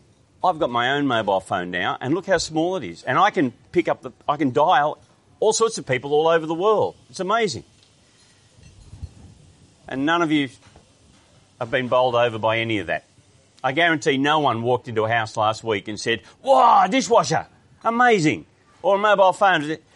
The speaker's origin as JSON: {"language": "English", "town": "Grafton", "region": "New South Wales", "country": "Australia", "tie": "born or raised there", "said": "when I grew up in Grafton in the bush 50 years ago"}